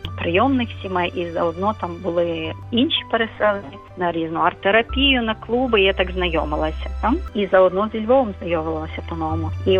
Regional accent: Lviv, Lviv Oblast, Ukraine; Я також львів'янка

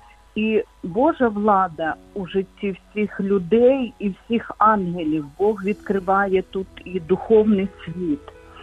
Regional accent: Kyiv, Ukraine; я з Києва.

